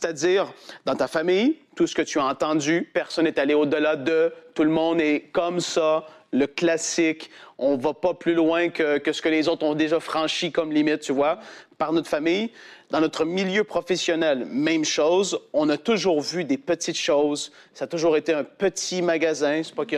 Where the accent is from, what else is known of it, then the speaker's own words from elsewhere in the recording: Quebec, Canada; moi je viens du Québec